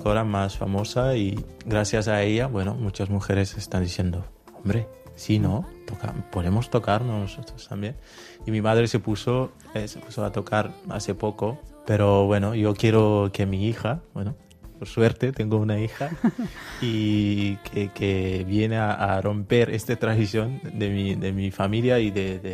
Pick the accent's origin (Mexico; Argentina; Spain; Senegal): Senegal; Ziguinchor; Sí, de Casamance. Soy del Ziguinchor, és la capital de Casamance, diguem-ne, sí.